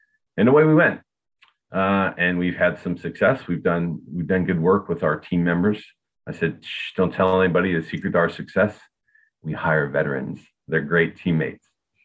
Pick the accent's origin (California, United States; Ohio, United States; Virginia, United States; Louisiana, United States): Ohio, United States; Akron; I was from Akron, Ohio, and I was kind of the ringleader of the guys.